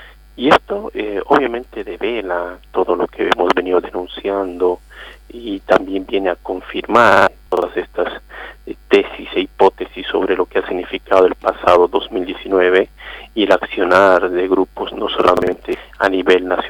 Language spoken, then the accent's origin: Spanish; Bolivia; que están ubicadas justamente en mi país, en Bolivia